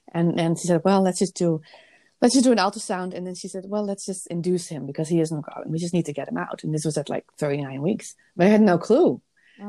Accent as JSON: {"language": "English", "country": "Netherlands", "moved": "as an adult", "lives_now": "United States", "said": "First, I came from the Netherlands, right, as a nurse, as a brand new nurse. And I came to the United States"}